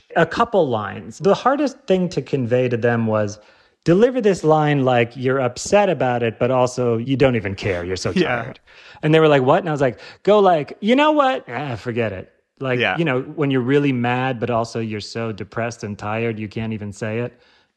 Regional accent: Illinois, United States; I'm from Illinois. I don't know why I thought that.

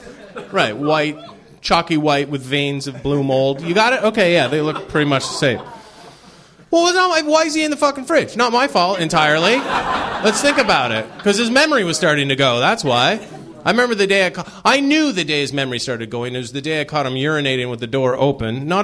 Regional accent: Canada; I'm from Canada originally

